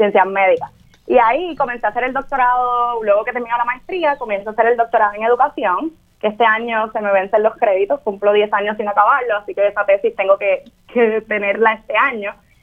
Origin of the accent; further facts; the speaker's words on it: Carolina, Puerto Rico; Mira, soy de Carolina.